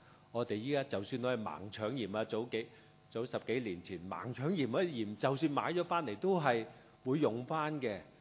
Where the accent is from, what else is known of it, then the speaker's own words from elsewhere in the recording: Guangdong, China; 我是广东人或者中国人